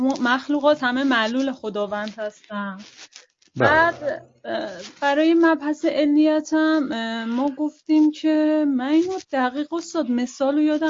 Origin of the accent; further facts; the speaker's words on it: Hamadan, Iran; جامعه شناسی بعد از همدان.